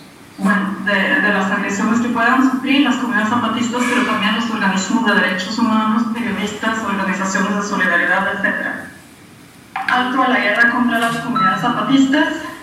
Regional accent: Norway; soy de Noruega

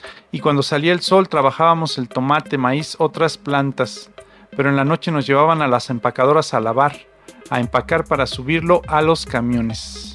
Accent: Puebla, Mexico; Yo soy de Puebla, nací en un pueblito, donde digo no llega ni Dios ni el gobierno, es como muchos otros lugares, muy alejado, no hay servicios ni justicia.

